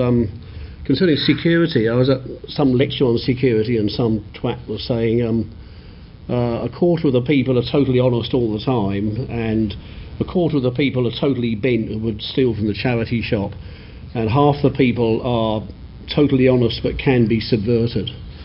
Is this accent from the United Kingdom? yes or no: yes; United Kingdom; accent: British; now in Australia; I'm British, you can tell by the accent. Well, actually, I'm not. I'm an Australian. I went to Australia 30 years ago and became an Australian citizen.